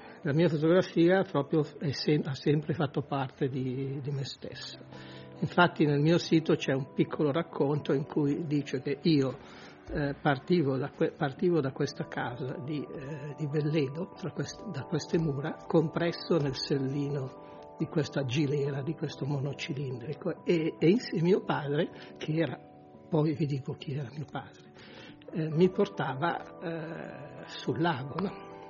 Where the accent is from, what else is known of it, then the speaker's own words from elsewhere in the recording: Milan, Lombardy, Italy; io sono cresciuto bimbo a Milano, tra Milano e Lecco